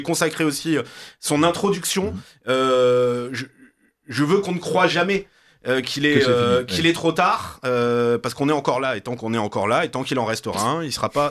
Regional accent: Nice, Provence-Alpes-Côte d'Azur, France; je suis un Niçois, oui, réellement, parce que du côté de mon père, on est d'une vieille famille niçoise, et du côté de ma mère, ce qui est pas très original à Nice, ma mère est une rapatriée d'Algérie

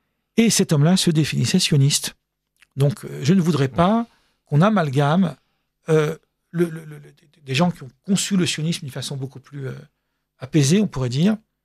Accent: France; born there; Je suis français, j'ai mes papiers sont français, je suis né en France. Bon, mes parents étaient de Tunisie, mais ils sont venus 10 ans avant ma naissance.

